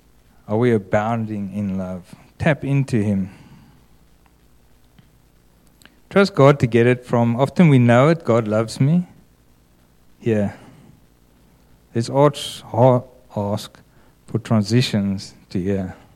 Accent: Durbanville, Western Cape, South Africa; So I grew up in Durbanville.

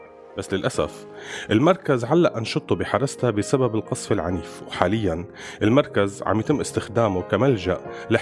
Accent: Syria; ونقوم بمسؤوليتنا كسوريين لبعض

